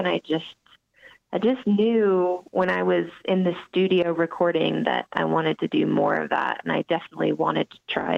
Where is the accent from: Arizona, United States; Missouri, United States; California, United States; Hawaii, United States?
Arizona, United States; Phoenix; I grew up in Phoenix, Arizona, and I went to college in northern Arizona in a little town called Flagstaff at NAU.